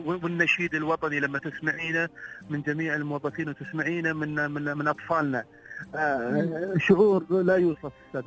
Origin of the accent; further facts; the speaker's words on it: United Arab Emirates; الفخر اللي تحسه لما تكون تقول أنا مواطن إماراتي